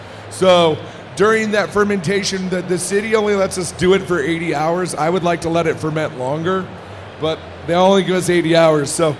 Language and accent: English; Midwest, United States; But what I love about it is I grew up eating this. I'm from the Midwest. There's a lot of German people around there.